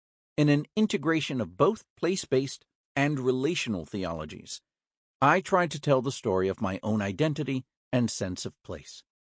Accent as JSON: {"language": "English", "country": "United States", "said": "I'm from the United States."}